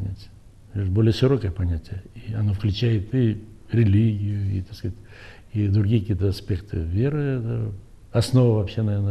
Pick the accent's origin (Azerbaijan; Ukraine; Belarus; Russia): Belarus; Хоть у меня католики, родители, Валик православный, хотя мы все из Беларуси.